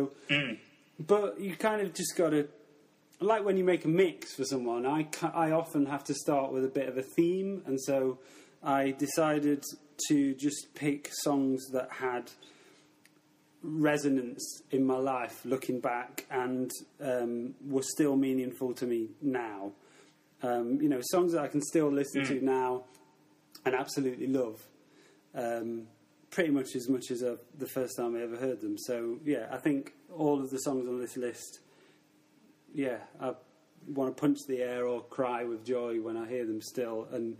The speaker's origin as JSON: {"language": "English", "town": "Mansfield", "region": "East Midlands", "country": "United Kingdom", "tie": "born or raised there", "said": "I grew up in Mansfield, a small town near Nottingham. Just sort of standard mining town, I guess. My granddad worked down the pit and, just a sort of working class background."}